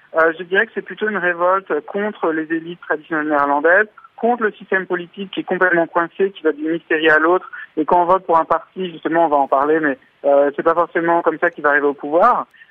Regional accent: France; moi, en tant que Français

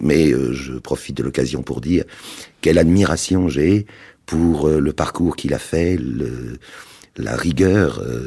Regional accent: Paris, Île-de-France, France; also born or lived in Orléans; Non, je suis né à Orléans, mais arrivé à Paris, juste pour entrer en 12e, puisqu'il n'y avait pas de maternelle à l'époque. Et donc, de la 12e à la philo, lycée Buffon.

